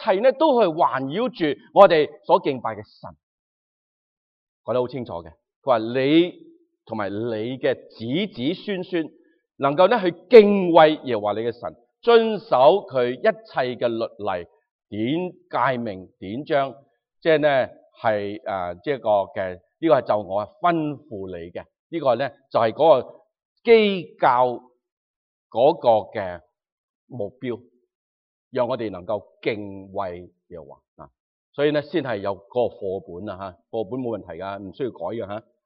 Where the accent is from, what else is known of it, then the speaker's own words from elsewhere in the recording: China; 作为中国人咧，为佢咧感到自豪吓